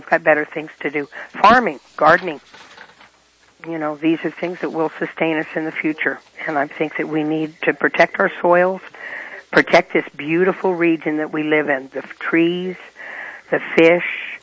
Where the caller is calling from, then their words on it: Laytonville, California, United States; I'm also from Laytonville, and my children have graduated from there.